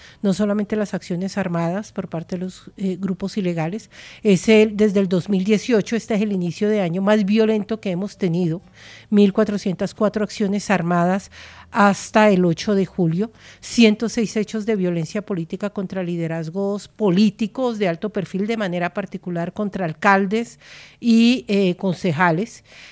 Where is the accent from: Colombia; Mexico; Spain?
Colombia; nosotros sabemos como colombianos hacer elecciones en contextos de violencia.